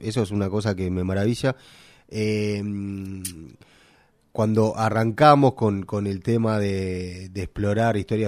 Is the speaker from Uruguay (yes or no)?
yes; Uruguay; que nos define a nosotros como uruguayos